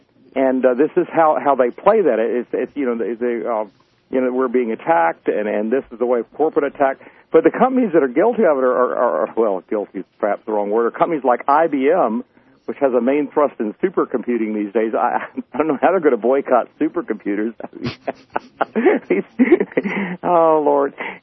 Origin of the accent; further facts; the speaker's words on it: the South, United States; You know, I grew up in the South